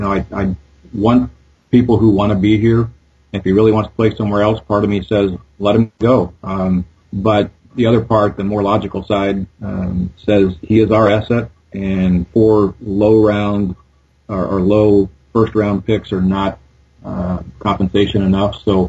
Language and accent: English; United States; It's not as easy an answer as you might expect, being an American, because ours is a lovely anthem.